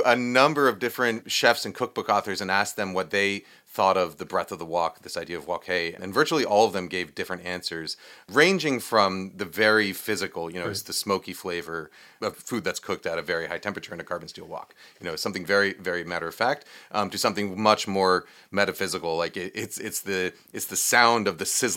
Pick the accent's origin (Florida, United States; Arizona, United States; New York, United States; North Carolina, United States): New York, United States; You know, so like for me, I grew up in New York, and we grew up eating Cantonese and Hong Kong-inspired Chinese-American food in Chinatown, right?